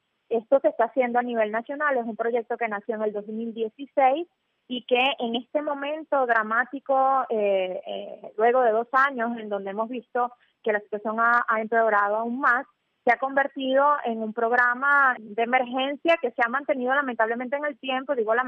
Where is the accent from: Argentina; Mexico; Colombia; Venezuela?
Venezuela; yo como venezolana, que crecí en un país completamente diferente, jamás imaginé que iba a ver.